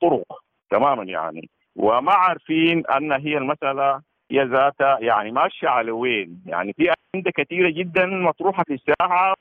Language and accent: Arabic; Sudan; الزول الموجود عندنا في السودان